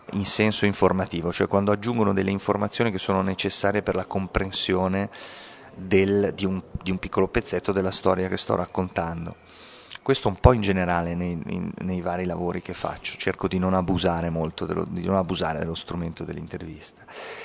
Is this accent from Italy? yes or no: yes; Milan, Lombardy, Italy; Io sono di Milano